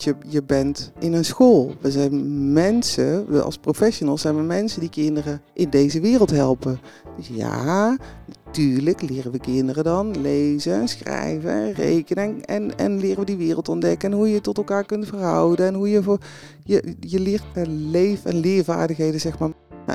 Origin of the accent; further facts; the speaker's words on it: Hank, North Brabant, Netherlands; Ik kom uit Brabant, ja. In een dorp tussen Gorinchem en Breda woon ik eigenlijk al mijn hele leven.